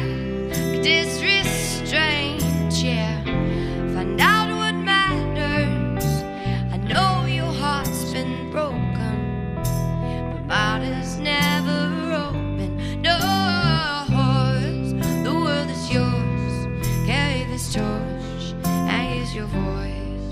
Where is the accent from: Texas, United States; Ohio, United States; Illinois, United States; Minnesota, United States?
Illinois, United States; Rock Island; I lived in L.A. for 5 years. You know, I grew up in the Midwest, in Rock Island, Illinois, and traveled a bit, and then, you know, went to Hollywood